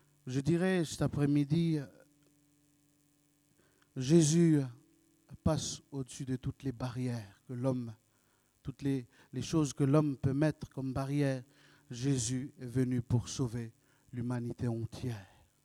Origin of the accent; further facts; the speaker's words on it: North Province, New Caledonia; first language Nenema; French is a second language; ma langue maternelle, c'est le Nenema. C'est une langue de la région nord de la Calédonie. Là, le français, je l'ai appris à l'école.